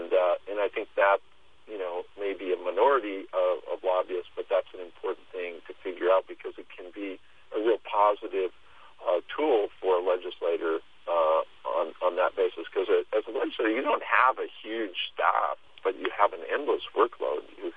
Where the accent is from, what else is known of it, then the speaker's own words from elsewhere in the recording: Juneau, Alaska, United States; to get a job in Juneau, my home state, because I was like, well, this is great, but Alaska is my home.